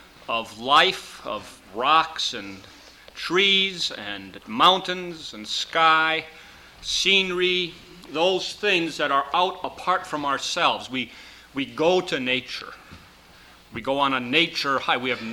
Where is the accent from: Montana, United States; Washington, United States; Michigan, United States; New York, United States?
Montana, United States; Missoula; I'm from Missoula, Montana.